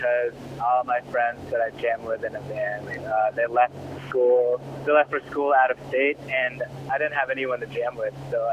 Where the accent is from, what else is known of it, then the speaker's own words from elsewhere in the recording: Maryland, United States; so growing up in like the Burg and DC, there was like the whole DC punk scene and DIY shows.